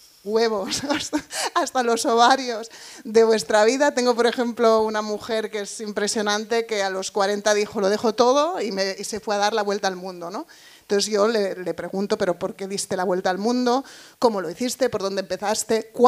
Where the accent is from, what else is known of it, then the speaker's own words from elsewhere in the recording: Spain; moved away as an adult; emigrar como español, irte a trabajar a un pub en Inglaterra, que es lo que yo he hecho, por ejemplo